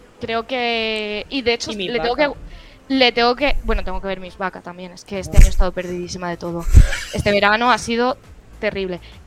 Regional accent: Elche, Valencian Community, Spain; Soy de Elche

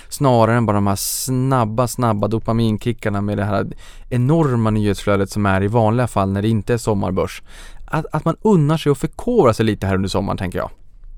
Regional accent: Boden, Norrbotten County, Sweden; Jag kommer från Boden.

